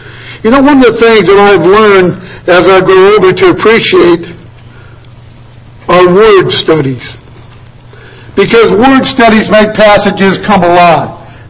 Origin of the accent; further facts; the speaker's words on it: United States; But the great freedoms and liberties I have are not because I'm an American.